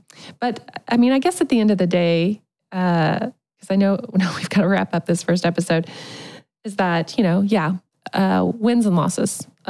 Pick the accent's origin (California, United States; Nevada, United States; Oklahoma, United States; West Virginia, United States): Oklahoma, United States; I don't hate OU any more than I hate my home state of Oklahoma. Oklahoma is a challenging place to be.